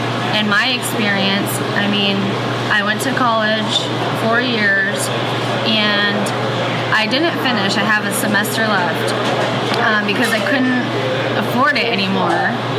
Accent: Katy, Texas, United States; also born or lived in Humble, Texas / Fredericksburg, Texas; Okay, so I was born in Humble, Texas, and that's kind of near Houston. My family moved to Katy, a little outside of Houston, kind of grew up there.

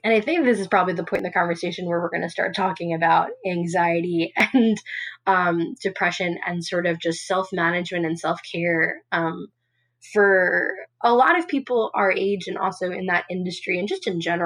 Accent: New York, United States; And I'm from New York. I love New York. I'm going to love New York until the day I die.

